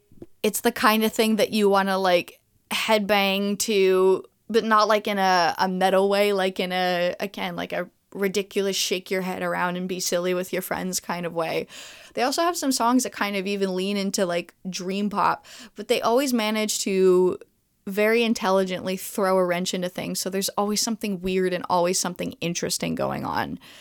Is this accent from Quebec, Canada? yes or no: yes; Montreal, Quebec, Canada; Montreal. And so I have to tell you about at least one unbelievably cool band that's coming out of my hometown.